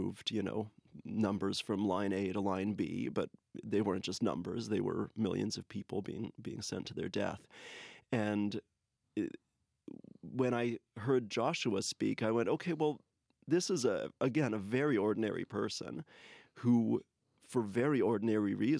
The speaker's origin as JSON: {"language": "English", "town": "Winnipeg", "region": "Manitoba", "country": "Canada", "tie": "born or raised there", "said": "I grew up here in Winnipeg in the Jewish community. My grandfather was a Holocaust survivor"}